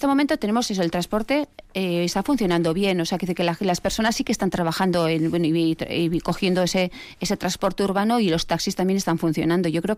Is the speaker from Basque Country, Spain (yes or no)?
yes; Basque Country, Spain; han venido a Vitoria-Gasteiz a ver cómo somos los vascos y las vascas.